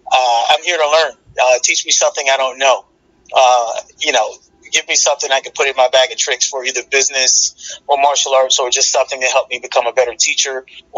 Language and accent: English; Palmetto, Florida, United States; But, you know, I'm from Palmetto, Florida. You know, look it up on the map. It's really small.